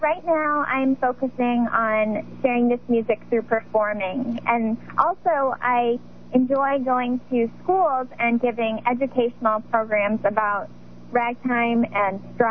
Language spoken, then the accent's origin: English; St. Louis, Missouri, United States; And then since I grew up in St. Louis, she thought it was appropriate that I learn some ragtime.